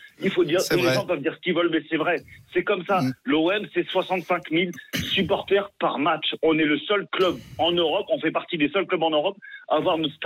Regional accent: Rouen, Normandy, France; moi je viens de Rouen, j'habite en Normandie à Rouen

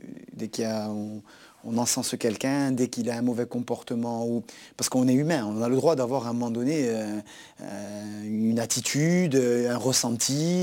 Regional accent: Corsica, France; Franchement, je ne suis pas nordiste

